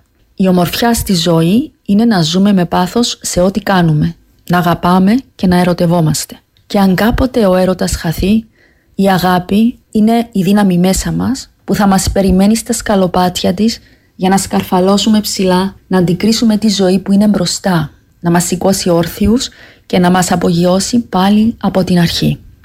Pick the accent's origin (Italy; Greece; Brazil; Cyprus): Cyprus; Nicosia, Nicosia District; κατάγομαι από δύο όμορφα κατεχόμενα χωριά της επαρχίας Κερίνιας, τον Καραβά και τη Μύρτου. Μετά την προσφυγιά, τα παιδικά μου χρόνια τα έζησα στην περιοχή Ακρόπολης στη Λευκωσία.